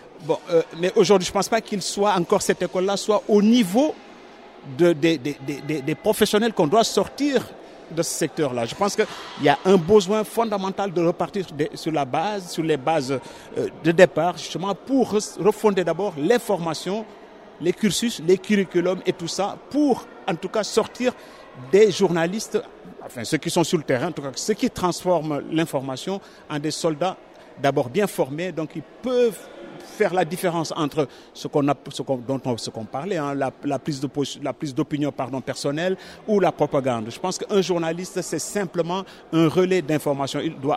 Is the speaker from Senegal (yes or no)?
yes; Senegal; now in Morocco; je ne suis pas journaliste marocain, je suis journaliste au Maroc, je suis sénégalais.